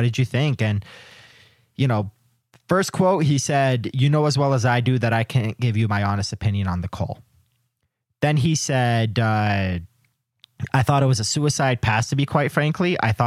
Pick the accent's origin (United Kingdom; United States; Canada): Canada; I am Canadian, so it's fun to make fun of the accent sometimes.